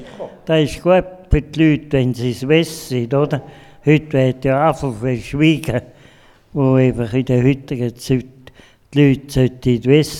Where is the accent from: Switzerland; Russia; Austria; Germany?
Switzerland; Appenzell Innerrhoden; now in St. Gallen, Switzerland; Ja, ein bisschen daneben draussen, wo die grössten Schlitzohren sind.